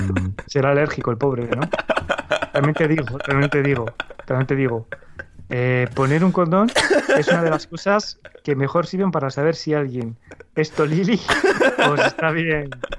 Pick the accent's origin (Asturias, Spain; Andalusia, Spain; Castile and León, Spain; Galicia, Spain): Castile and León, Spain; Valladolid; born there; Sí, perdón, nacido en Valladolid, efectivamente no soy ciudadano del mundo.